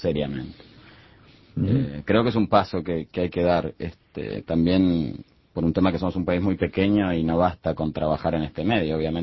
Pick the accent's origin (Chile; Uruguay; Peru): Uruguay; qué cultos que somos los uruguayos